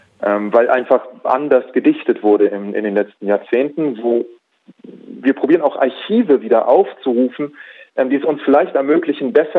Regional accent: Berlin, Germany; Ich bin ja nicht nur jüdisch, ich bin ja auch Berliner und ich habe studiert und ich bin Mann und ich komme aus einer Mittelschicht und so weiter und so, ich habe einen deutschen Pass

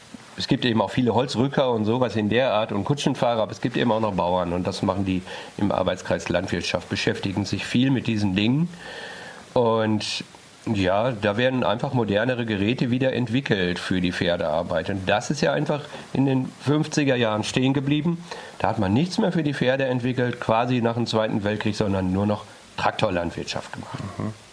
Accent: North Rhine-Westphalia, Germany; Ich komme aus dem Kreis Warendorf.

